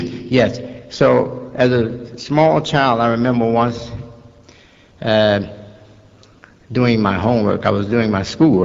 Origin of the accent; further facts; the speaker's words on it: Chicago, Illinois, United States; also born or lived in Detroit; My mother says she brought me from Detroit to Chicago in her arms when I was 11 months old. So I'm a Chicagoan, that's for sure.